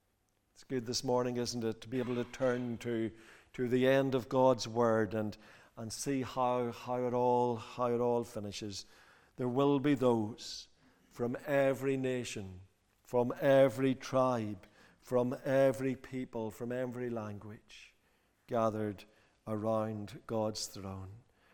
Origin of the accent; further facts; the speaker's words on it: Northern Ireland, United Kingdom; When I was growing up, I grew up in County Fermanagh, which is a county where we've got two lakes, and it's well known for fishing.